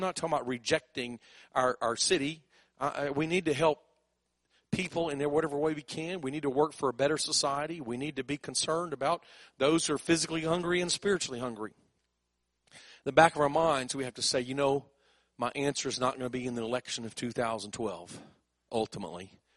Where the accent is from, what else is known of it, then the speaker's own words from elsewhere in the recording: South Korea; moved away; I grew up in Korea where my parents were missionaries.